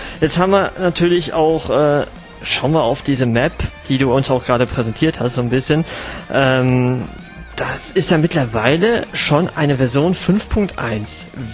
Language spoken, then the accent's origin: German; Bottrop, North Rhine-Westphalia, Germany; Ich meine, ich komme ja selber aus Bottrop